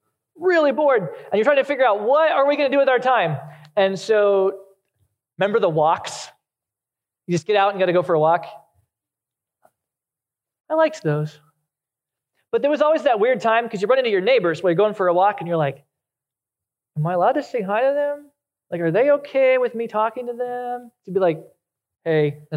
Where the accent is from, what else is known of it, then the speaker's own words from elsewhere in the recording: Chicago, Illinois, United States; I'm a Cubs fan. I was born in Chicago, raised there.